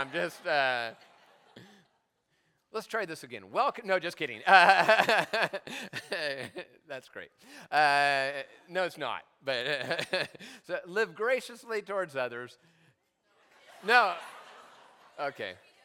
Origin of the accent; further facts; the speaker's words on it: United States; accent: southern; My dad moved to New Orleans, Louisiana. And so I lived in New Orleans, as you can obviously tell by my southern accent.